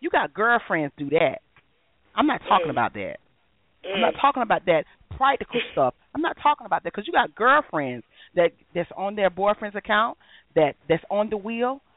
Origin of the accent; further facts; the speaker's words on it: United States; I'm an East Side girl. I'm from the East Side. Yeah, I'm from Florida Avenue.